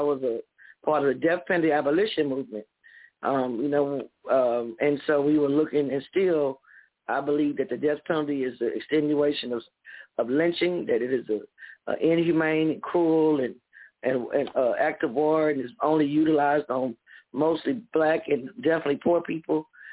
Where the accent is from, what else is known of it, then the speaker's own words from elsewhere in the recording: New Orleans, Louisiana, United States; born there; now in Houston, United States; I reside in Houston, Texas, where Dr. Khalid was born at, in Fifth Ward. Even though I was born in New Orleans, I go back and forth between both cities.